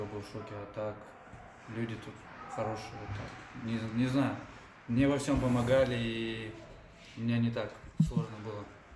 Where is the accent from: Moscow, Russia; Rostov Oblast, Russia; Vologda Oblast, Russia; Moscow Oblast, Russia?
Vologda Oblast, Russia; Cherepovets; now in New York, United States; Да, блин, нет, просто я приехал из Череповца, и тут все как бы все равно сравнение Череповец и Нью-Йорк, это чуть разное, не чуть-чуть, а совсем разное. У меня там пятиэтажки